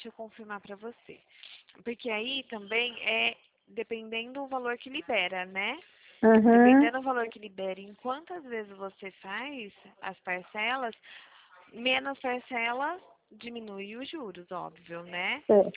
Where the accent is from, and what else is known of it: Campinas, São Paulo, Brazil